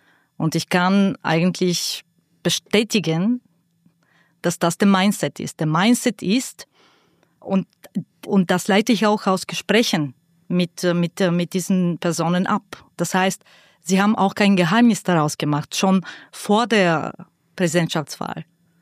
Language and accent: German; Sofia, Sofia City, Bulgaria; Dort geboren, dort groß geworden.